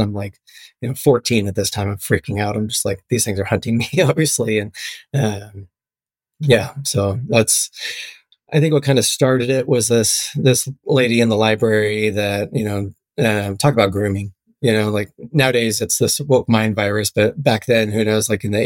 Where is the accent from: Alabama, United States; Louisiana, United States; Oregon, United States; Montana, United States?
Oregon, United States; Portland; You know, and I'm from Portland, Oregon, where it's dark, it's dreary, it's rainy.